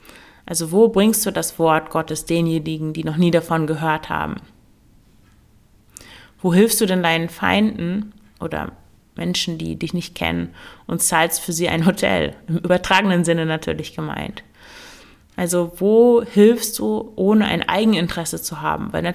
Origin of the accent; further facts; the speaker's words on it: Meppen, Lower Saxony, Germany; ich komme eigentlich aus Meppen, im Emsland, falls du das kennst, nicht gerade der Nabel der Welt